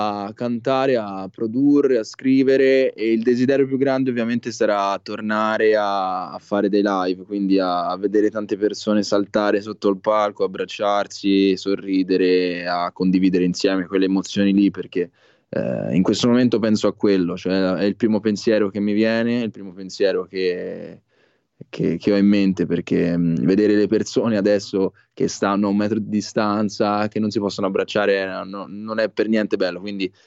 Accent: Florence, Tuscany, Italy; Sono di Firenze, ho iniziato ad approcciarmi alla musica all'incirca all'età di 14 anni

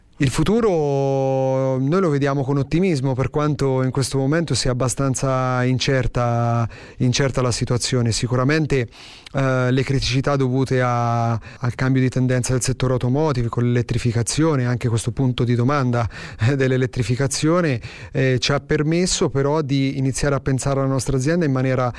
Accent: Castelfidardo, Marche, Italy; Noi veniamo da Castelfidardo. Castelfidardo è il paese della fisarmonica

